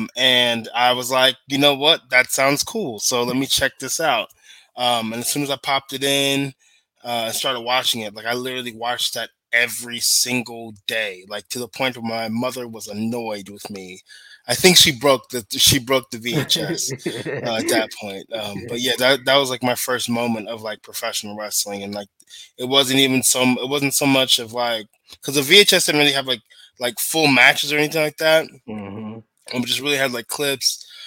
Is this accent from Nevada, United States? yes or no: no; Boca Raton, Florida, United States; also born or lived in Gainesville; I grew up mostly in Boca Raton, Florida. That's really where I spent most of my life.